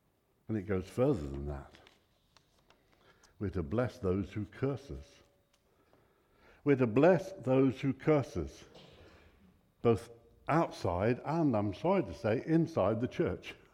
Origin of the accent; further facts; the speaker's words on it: United Kingdom; because we're British, we're not very good at sharing pain.